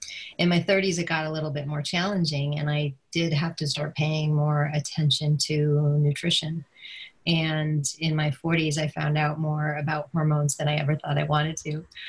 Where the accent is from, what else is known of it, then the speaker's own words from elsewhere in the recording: New York, United States; now in Kingston, United States; So I grew up in the Finger Lakes region of central New York near Syracuse, and I currently live in Kingston, New York.